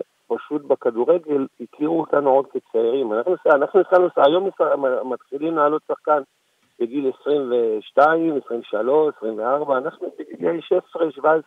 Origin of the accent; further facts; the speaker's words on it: Jerusalem, Jerusalem District, Israel; born there; נולדנו פה ותמיד נשאר ירושלים.